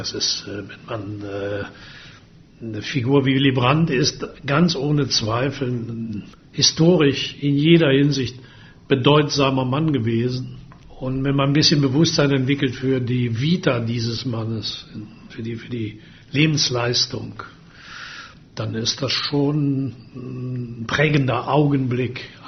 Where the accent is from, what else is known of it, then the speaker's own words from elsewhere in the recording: Würselen, North Rhine-Westphalia, Germany; in meiner Heimatstadt in Würselen.